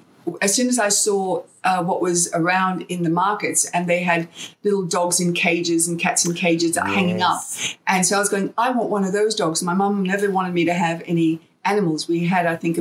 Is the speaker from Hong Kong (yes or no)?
yes; Hong Kong; when I grew up in Hong Kong, so my early years was, growing up in Hong Kong